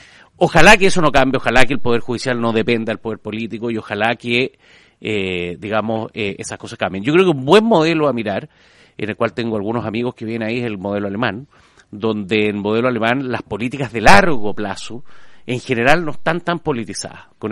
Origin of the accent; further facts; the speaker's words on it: Spain; born there; Nací en España, así que tengo un nexo también sentimental.